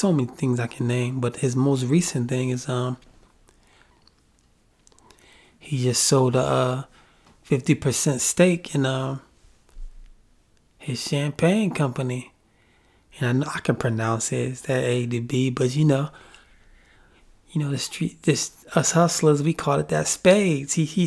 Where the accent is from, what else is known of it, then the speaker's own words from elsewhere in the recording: Brooklyn, New York, United States; also born or lived in Buffalo; And I was born in Buffalo, but I am a Brooklyn dude.